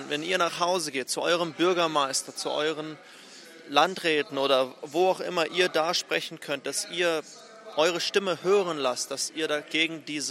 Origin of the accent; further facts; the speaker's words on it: Windhoek, Khomas, Namibia; ich komme von Namibia. Ich bin geboren und aufgewachsen in der Hauptstadt, in Windhoek, die Hauptstadt von Namibia.